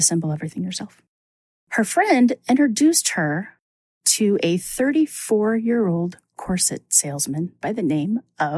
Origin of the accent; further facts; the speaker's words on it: New Jersey, United States; I'm from Jersey.